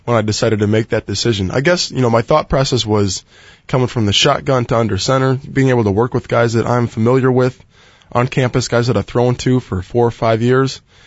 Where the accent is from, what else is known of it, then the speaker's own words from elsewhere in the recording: Chicago, Illinois, United States; growing up in Chicago and admiring Brett Favre with the Packers